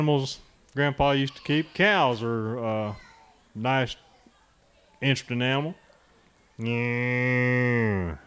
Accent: East Palatka, Florida, United States; I'm from East Palatka, down on the banks of the beautiful St. Johns River in Putnam County. You ever heard of that?

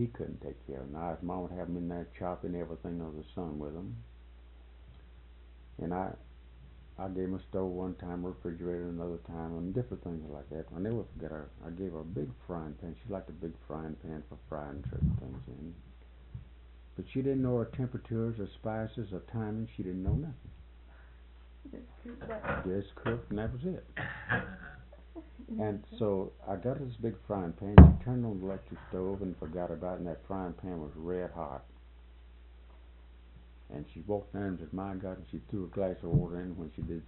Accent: Florida, United States; born or raised there

